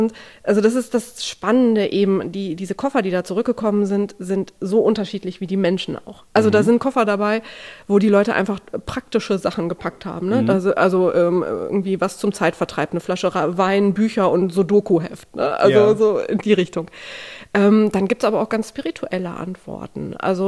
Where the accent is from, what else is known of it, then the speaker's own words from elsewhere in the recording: Bergisch Gladbach, North Rhine-Westphalia, Germany; aus Bergisch Gladbach, aus meiner Heimatstadt, das ist aber jetzt tatsächlich Zufall